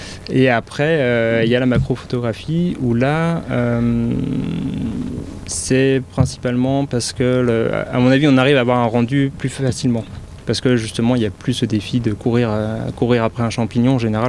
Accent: Auvergne-Rhône-Alpes, France; sinon je suis originaire du Rhône

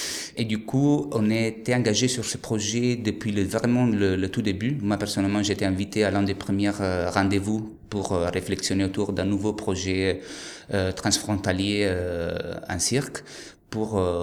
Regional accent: Italy; now in Spain; je viens d'Italie mais j'habite en Espagne ça fait 15 ans

